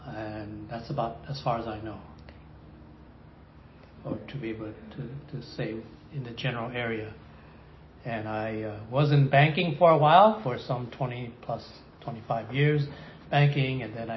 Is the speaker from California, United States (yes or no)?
yes; Los Angeles, California, United States; I grew up in Los Angeles Chinatown, right smack dab in that square.